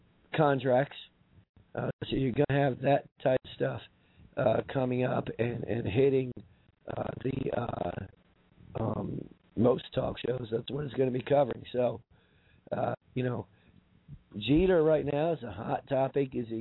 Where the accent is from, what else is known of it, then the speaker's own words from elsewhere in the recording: Indianapolis, Indiana, United States; Those of you that know, we are from Indianapolis, Tom